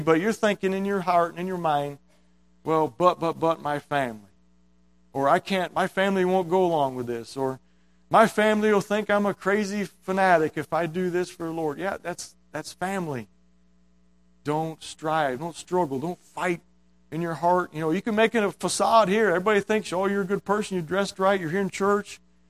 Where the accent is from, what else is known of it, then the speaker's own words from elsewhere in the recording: United States; And as Americans, I'm an American. It was hard to leave the house, hard to leave the business.